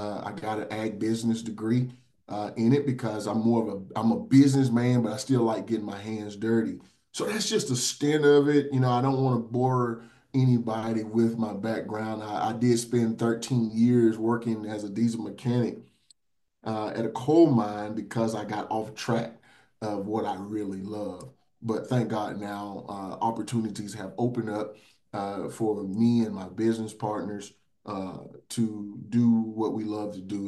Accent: Ware, Mississippi, United States; So I grew up in Ware, Mississippi, very small town. It was a football town.

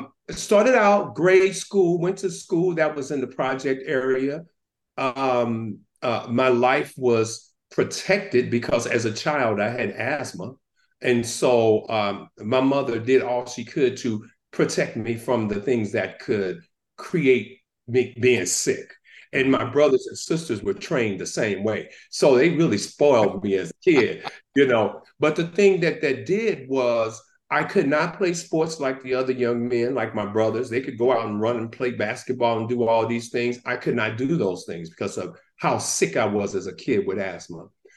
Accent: St. Louis, Missouri, United States; So that is the area that I was raised in Pruitt-Igoe.

